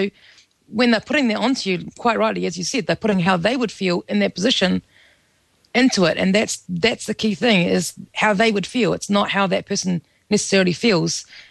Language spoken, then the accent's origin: English; New Zealand; I mean, I grew up in New Zealand. We're very straight up. Everyone says what they think and does.